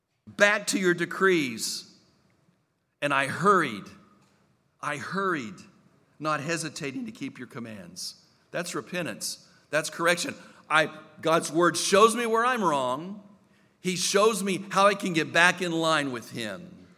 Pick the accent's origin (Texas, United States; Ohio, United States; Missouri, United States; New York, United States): Texas, United States; El Paso; I grew up in El Paso on the border. It's all about mañana.